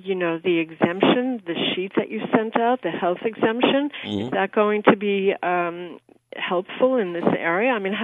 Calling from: New York, United States; Hello, Pastor. I'm calling from New York, and I want to give you something that happened just recently.

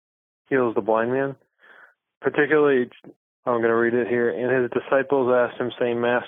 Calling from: St. Louis, Missouri, United States; I'm from St. Louis, Missouri.

